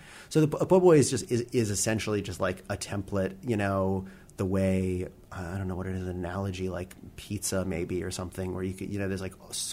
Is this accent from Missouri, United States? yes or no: no; New York, United States; I mean, I'm a New Yorker. I'm a little biased.